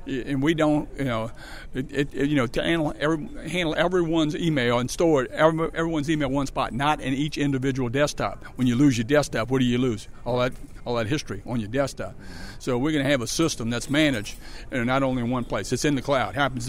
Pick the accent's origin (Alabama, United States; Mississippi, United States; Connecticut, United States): Mississippi, United States; Biloxi; You're from Biloxi like me. You're from East Biloxi like me. No Point like me.